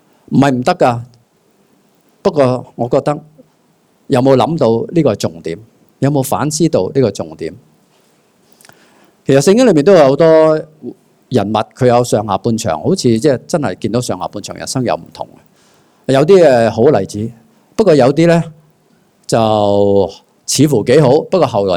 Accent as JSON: {"language": "Chinese", "country": "Hong Kong", "said": "即是我们香港人说的三个字，"}